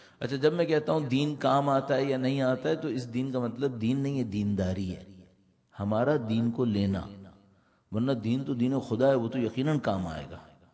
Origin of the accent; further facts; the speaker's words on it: Karachi, Sindh, Pakistan; چونکہ میں پاکستان سے آیا ہوں, کراچی سے آیا ہوں